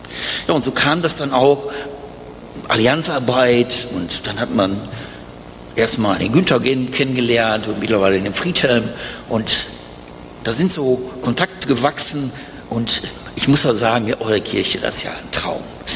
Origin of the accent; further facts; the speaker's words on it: Essen, North Rhine-Westphalia, Germany; now in Oberhausen, Germany; Ich komme eigentlich aus Essen und hatte dort auch eine Gemeinde.